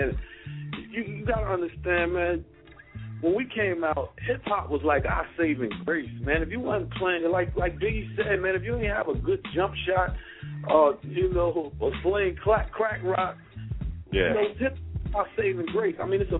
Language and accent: English; Newark, New Jersey, United States; Let me tell you something. Now I'm from Newark.